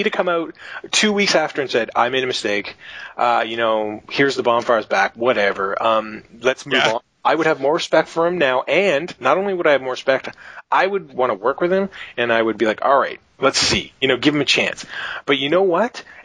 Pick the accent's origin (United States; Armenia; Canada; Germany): Canada; I'm a Canadian